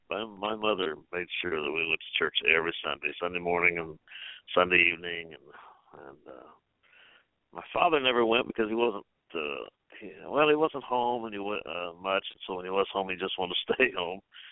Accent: Independence, Missouri, United States; In Independence, Missouri. That's my hometown. And I grew up, of course, loving all the history of the West.

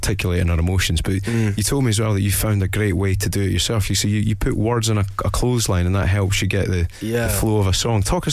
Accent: Scotland, United Kingdom; I'm Scottish, so I didn't cry.

